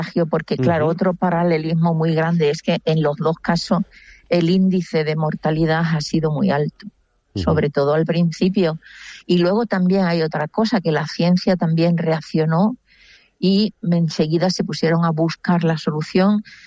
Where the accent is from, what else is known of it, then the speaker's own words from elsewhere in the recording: Extremadura, Spain; un homenaje a mi tierra, a Extremadura